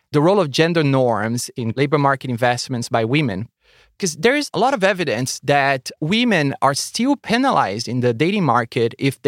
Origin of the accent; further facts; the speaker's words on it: Brazil; I'm from Brazil originally